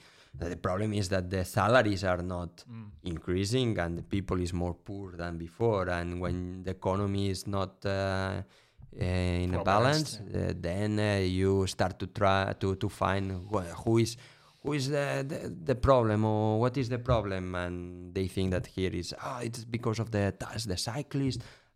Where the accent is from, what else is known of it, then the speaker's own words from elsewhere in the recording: Barcelona, Catalonia, Spain; English is a second language; now in Girona, Spain; I'm from Barcelona, but I'm living in Girona.